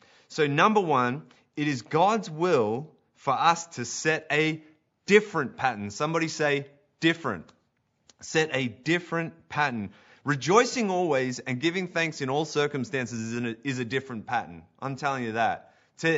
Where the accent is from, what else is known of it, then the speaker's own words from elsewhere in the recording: Australia; accent: Australian; now in Canada; The moment I talk, the moment things start coming out of my mouth and my Aussie accent, people ask me, like, oh, you know, what are you doing here?